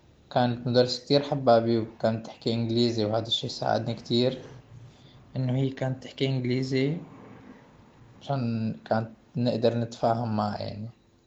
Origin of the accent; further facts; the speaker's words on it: Syria; بظروف الحرب عندنا بسوريا. راسلت جامعات، شفت جامعات كتير، وقررت اني اسافر على مدينة كراسنودار على جامعة كوبان تكنولوجية.